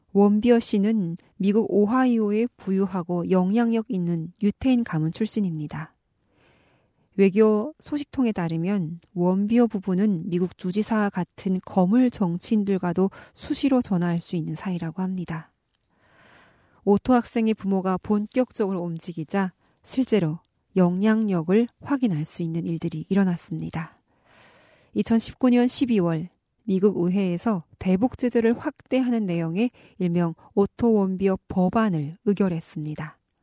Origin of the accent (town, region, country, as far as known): North Korea